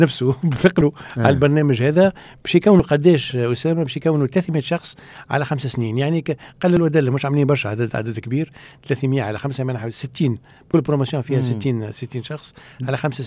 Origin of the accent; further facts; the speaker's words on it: Tunisia; احنا عندنا في تونس التكنولوجي اللي تعلمناها من الامريكان وحطيناها